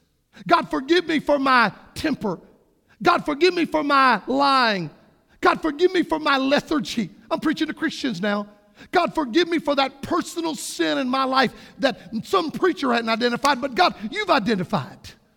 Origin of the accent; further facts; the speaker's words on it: Florida, United States; In my home state of Florida, you can look it up.